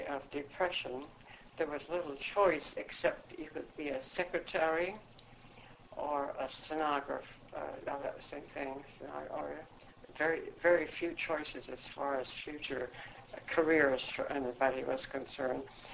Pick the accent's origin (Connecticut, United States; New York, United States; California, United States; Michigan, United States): Michigan, United States; Detroit; I was born in Detroit and I grew up in Detroit and went to school there until I came to Ann Arbor